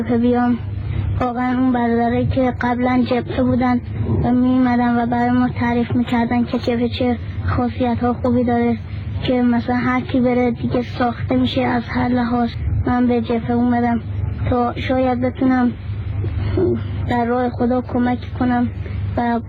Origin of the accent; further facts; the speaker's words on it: Isfahan, Iran; از اصفهان هستم که 14 سالمه.